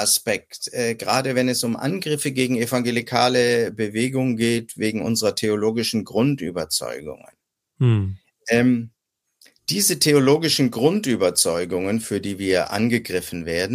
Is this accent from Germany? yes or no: yes; Germany; now in Austria; da ich als Ausländer in einem anderen Land lebe. Ich lebe in Österreich, das heißt, ich bin als Deutscher, der in Österreich lebt